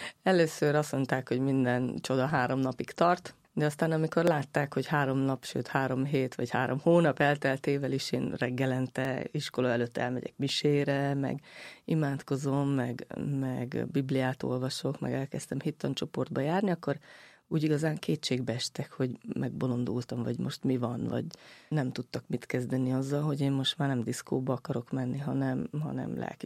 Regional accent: Arad, Arad County, Romania; Én ugye aradi vagyok.

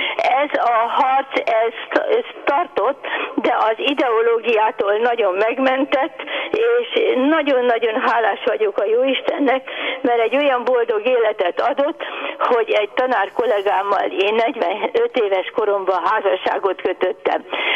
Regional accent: Budapest, Hungary; Én benszülött pesti ember vagyok

